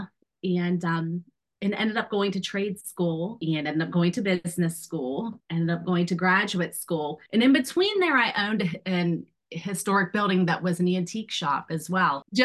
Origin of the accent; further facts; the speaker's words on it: West Virginia, United States; I am born and raised in West Virginia. So I often say I'm a child of Appalachia. I'm really proud of where I'm from. My parents are from West Virginia. And so my whole entire life I spent there.